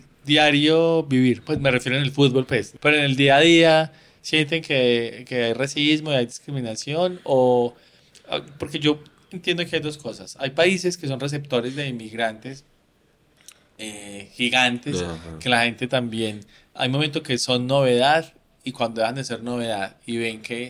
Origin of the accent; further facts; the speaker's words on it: Colombia; Entonces, uno como colombiano, uno va a barrer, va a arreglar la música.